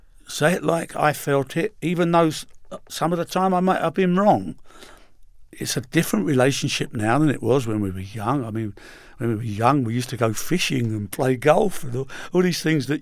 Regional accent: England, United Kingdom; After the war, we had the GIs over in England. They introduced us all to it. And of course, as young English teenagers growing up, this was magical music.

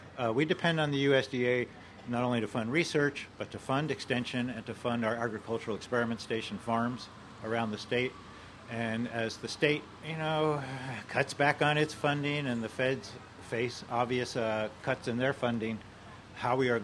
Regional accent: Missouri, United States; Yeah, okay. So I'm from Missouri.

